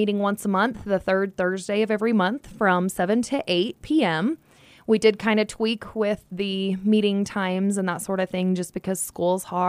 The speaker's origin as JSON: {"language": "English", "town": "Carbon County", "country": "United States", "tie": "born or raised there", "said": "I was raised in Carbon County."}